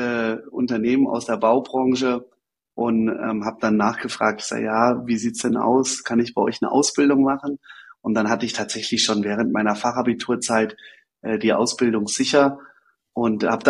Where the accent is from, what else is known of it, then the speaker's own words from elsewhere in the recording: Kirchheim, Hesse, Germany; Also ich bin groß geworden in Kirchheim. Das ist ein ganz kleiner Ort hier in Hessen, an der Autobahn gelegen. Hat, glaube ich, 3.000, 4.000 Einwohner.